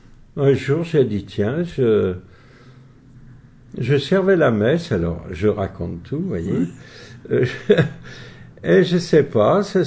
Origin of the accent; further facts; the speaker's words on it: Rieux, Auvergne-Rhône-Alpes, France; born there; Je suis né à Rieux en 1934, dans une famille d'agriculteurs, puisque Rieux faisait partie de la ceinture verte de Lyon, hein, chargée de nourrir les Lyonnais. Mes parents, donc, étaient maraîchers depuis des générations.